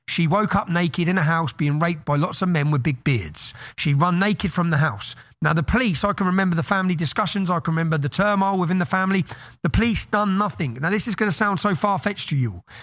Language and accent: English; Luton, East of England, United Kingdom; So very early on, I realised growing up in Luton